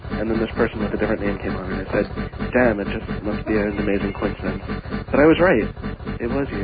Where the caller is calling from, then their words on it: Mount Sinai, New York, United States; Mount Sinai, but I'm moving tomorrow in Brooklyn.